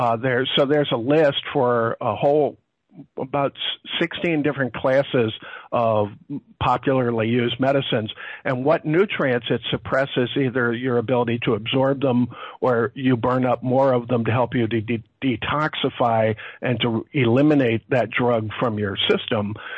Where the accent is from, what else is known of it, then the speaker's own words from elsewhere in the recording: New York, United States; You know, I mean, I grew up in New York, so I sort of rat-a-tat-tat when I talk.